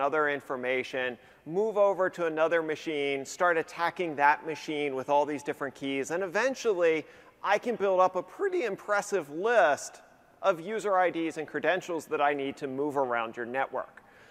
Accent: Washington, United States; And now I'm from Washington, it has nothing to do with marijuana.

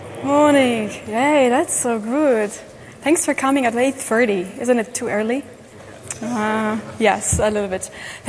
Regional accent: Poland; Welcome on my session. As you see, my complex surname, I'm from Poland

